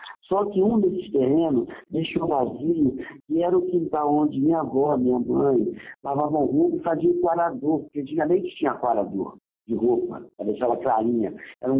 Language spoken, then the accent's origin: Portuguese; Duque de Caxias, Rio de Janeiro, Brazil; Eu nasci e fui criado em Caxias, na Baixada Fluminense.